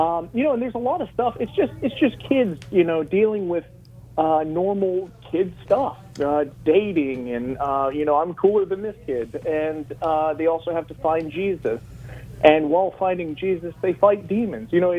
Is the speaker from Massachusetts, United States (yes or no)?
no; Orange Beach, Alabama, United States; I'm from Orange Beach, Alabama, which is just on the border there of Florida.